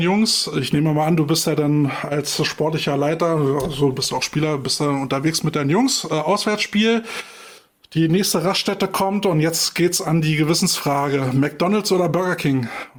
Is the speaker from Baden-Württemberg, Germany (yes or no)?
no; Berlin, Germany; also bei uns in Berlin ist es so, da geht der Verband in die Schulen